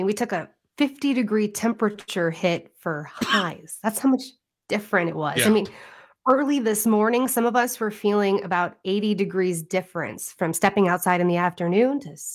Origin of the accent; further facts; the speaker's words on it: Illinois, United States; I was watching live streams of chasers in Illinois because those storms were headed for my hometown.